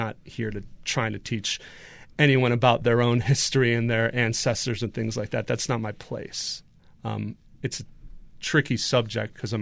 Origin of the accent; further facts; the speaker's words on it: East Coast, United States; Growing up on the East Coast where everything's just, you know, green and hills and mountains, it gets kind of old.